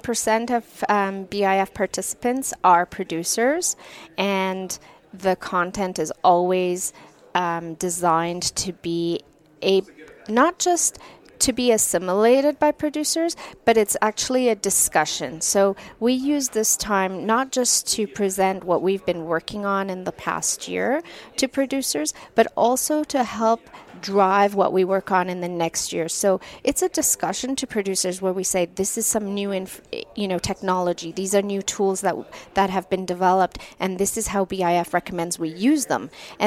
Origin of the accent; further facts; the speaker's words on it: Canada; as a Canadian and a geneticist in Canada.